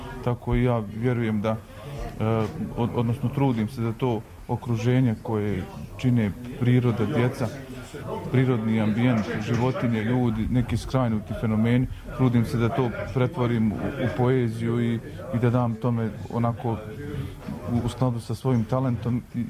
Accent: Tuzla, Federation of Bosnia and Herzegovina, Bosnia & Herzegovina; pokazujem u pravcu Majevice, koja je i Mešin i moj zavičaj. Na četvrtom spratu Tuzlanske bolnice, jednog hladnog januarskog jutra, udahnuo sam vazduh ovog svijeta

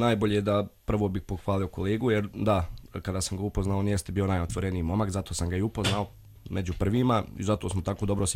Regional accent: Ugljevik, Republika Srpska, Bosnia & Herzegovina; now in Banja Luka, Bosnia and Herzegovina; na što nisam navikao s obzirom da ja dolazim iz Ugljevika i tu. To je mala opština

